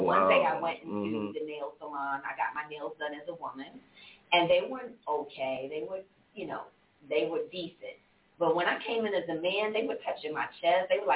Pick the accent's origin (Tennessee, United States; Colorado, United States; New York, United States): New York, United States; now in Atlanta, United States; And I'm from New York.